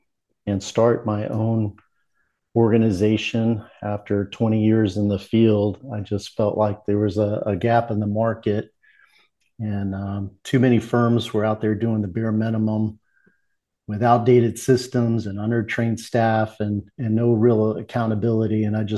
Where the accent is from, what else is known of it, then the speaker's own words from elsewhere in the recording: Fort Worth, Texas, United States; Like you said, born and raised in Fort Worth.